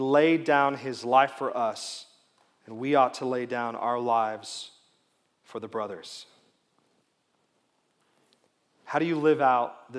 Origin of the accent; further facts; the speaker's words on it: California, United States; I was from California, which for them was like being on a different planet.